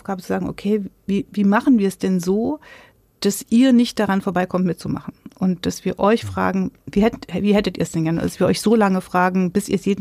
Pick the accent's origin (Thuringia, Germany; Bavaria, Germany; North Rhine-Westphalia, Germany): Thuringia, Germany; Gera; Wenn ich in meine Heimat gucke, wenn ich in Gera stehe